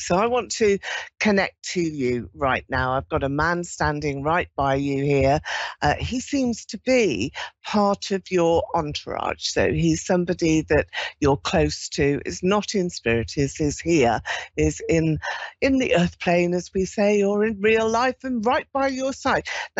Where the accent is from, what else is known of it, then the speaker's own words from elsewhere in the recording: London, United Kingdom; I'm from London in the United Kingdom, and I'm reaching to all of you across the world.